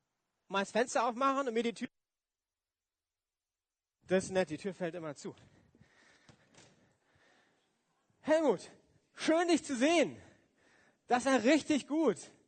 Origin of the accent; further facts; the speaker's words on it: West Germany, Germany; Ich komme ja aus dem Westen, von daher haben wir auch geschickt